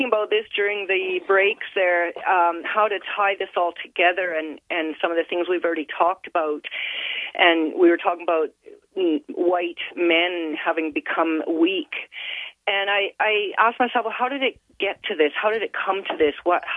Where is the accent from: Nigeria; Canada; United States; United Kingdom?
Canada; No, I was born and raised in Canada. So definitely Canadian all my life.